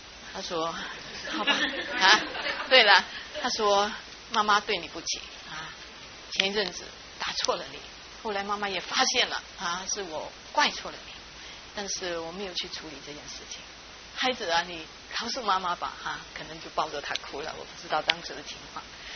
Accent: Fuzhou, Fujian, China; 布道家在福州啊，福州是我的家乡啊

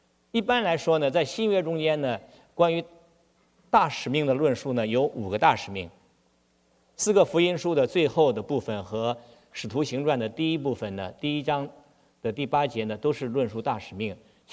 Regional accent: northern China, China; 虽然我在北方长大，我上大学的时候呢，我冬泳啊，我在西安上大学

